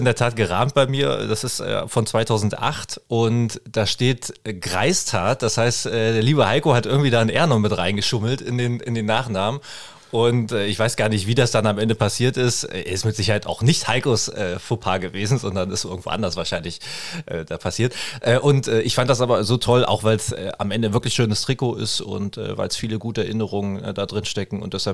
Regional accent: Haldensleben, Saxony-Anhalt, Germany; 36 Jahre. Stolzer Papa einer kleinen Tochter und gebürtiger Haldensleber, komme also hier aus der Region

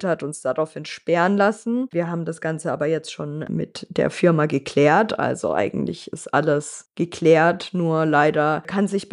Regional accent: Volkach, Bavaria, Germany; Die Volkacher Mainschleife

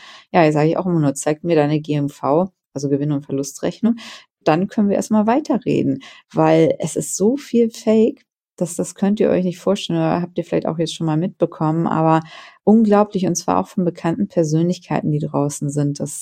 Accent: Germany; ganz klar ist Deutschland leider, leider Gottes nicht mehr der Place to be. Es ist mein Liebling, mein Heimatland, mein Lieblingsland mal so gewesen.

